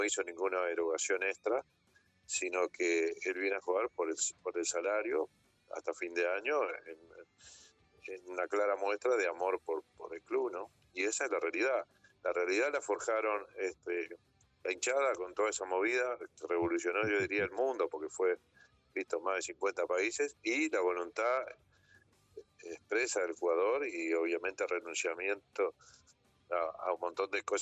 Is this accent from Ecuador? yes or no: no; Uruguay; imagínese que además como uruguayo, este sería un acontecimiento brutal